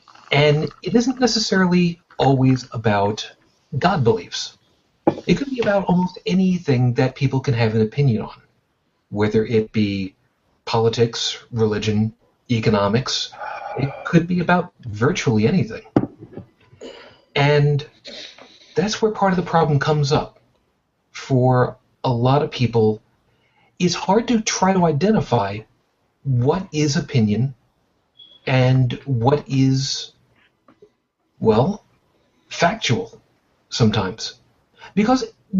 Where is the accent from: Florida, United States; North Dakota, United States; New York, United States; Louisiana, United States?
New York, United States; Long Island; also born or lived in Brooklyn; now in Buffalo, United States; I was born in Brooklyn, New York, to a Roman Catholic family. I was raised on Long Island. I currently reside outside of Buffalo, New York, as an unabashed atheist.